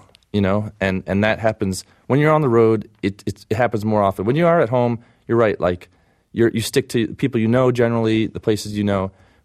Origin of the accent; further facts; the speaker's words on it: Ann Arbor, Michigan, United States; also born or lived in Los Angeles; You know, I live in Ann Arbor, Michigan, my hometown, mm-hmm. and I live in Los Angeles part of the time.